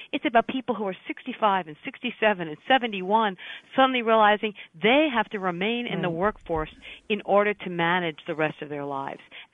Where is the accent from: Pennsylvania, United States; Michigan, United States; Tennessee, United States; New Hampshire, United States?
New Hampshire, United States; But my home state of New Hampshire